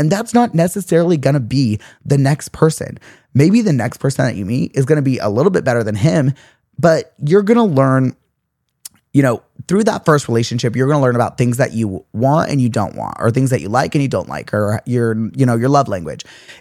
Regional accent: Richmond, Virginia, United States; now in Boston, United States; Virginia. My family still lives there. Anyways, I'm in law school in Boston, but I'm interning in my hometown of Richmond right now for my last semester.

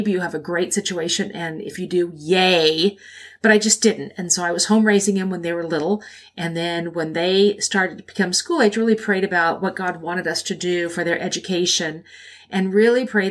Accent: California, United States; So I grew up in the California public school system, kindergarten through college

